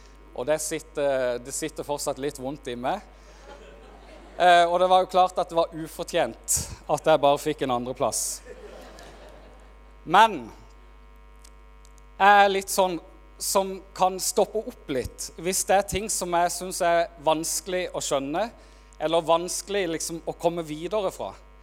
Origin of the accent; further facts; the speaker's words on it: Farsund, Agder, Norway; Der jeg kommer fra Farsund, så sier en født med gullhår i rumpa.